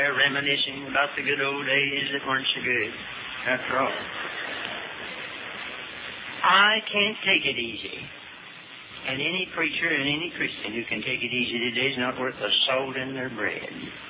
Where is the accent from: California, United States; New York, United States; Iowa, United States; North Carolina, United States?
North Carolina, United States; Hickory; That's my hometown.